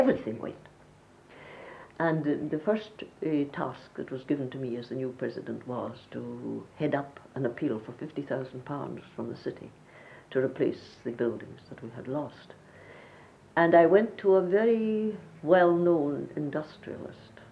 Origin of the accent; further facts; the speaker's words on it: Scotland, United Kingdom; That as a Scot, I would never be inclined to think